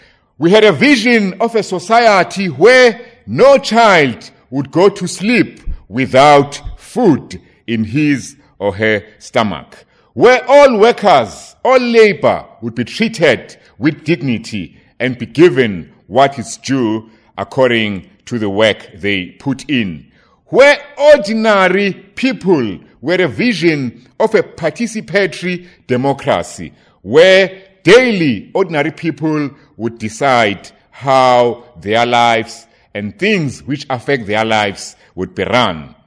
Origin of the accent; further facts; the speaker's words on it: South Africa; So I come from South Africa, a country whose working class, you know, like the one in Nigeria, is one of the most politically developed